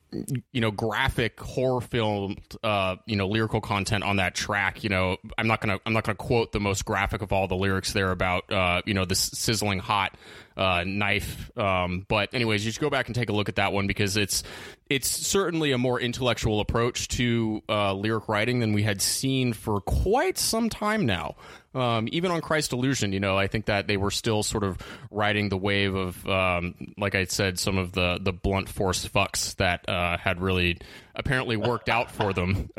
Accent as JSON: {"language": "English", "region": "California", "country": "United States", "said": "I'm from Northern California, so I mean, it's like saying somebody from North Carolina had never seen a band from Florida."}